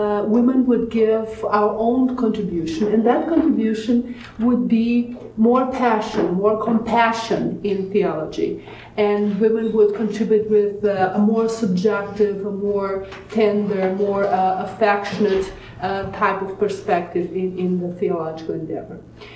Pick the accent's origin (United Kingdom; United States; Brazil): Brazil; I'm from Brazil